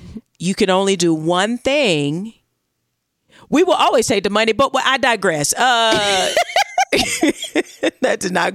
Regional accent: United States; as an American who there's guns everywhere

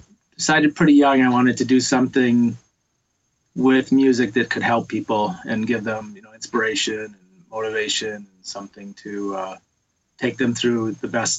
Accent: Detroit, Michigan, United States; So a little bit on my background. I grew up in Detroit, big music city, and was more of a music fan early on.

